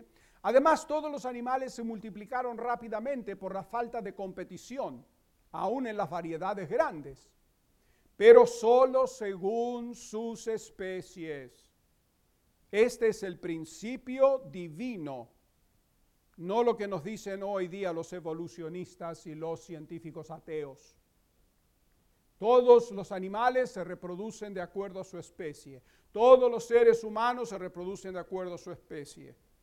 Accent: Chania, Crete, Greece; enfrente de la isla de Creta hay, en la bahía de Lacania, de donde yo soy

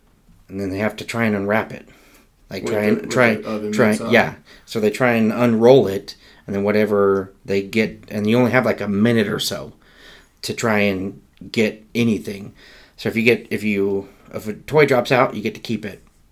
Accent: Caldwell, United States; nowadays, you're just like, I'm from Caldwell.

